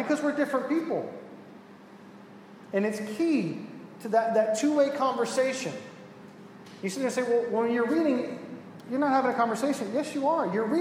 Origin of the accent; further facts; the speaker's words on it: Miami, Florida, United States; Now, I'm from Miami. Okay? We have things called hurricanes in Miami.